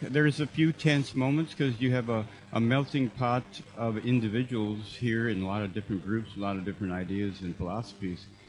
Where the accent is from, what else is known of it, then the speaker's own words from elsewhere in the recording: Minneapolis, Minnesota, United States; also born or lived in Cincinnati / Kansas City; I originally born in Cincinnati. I grew up in Minneapolis, Minnesota, St. Cloud area, and then I went to Kansas City and all over.